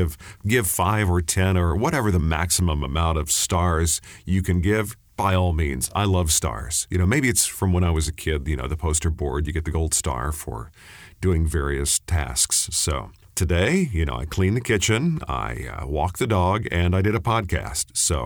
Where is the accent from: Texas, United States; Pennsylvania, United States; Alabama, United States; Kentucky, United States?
Texas, United States; Dallas; A little further away from where I grew up in Dallas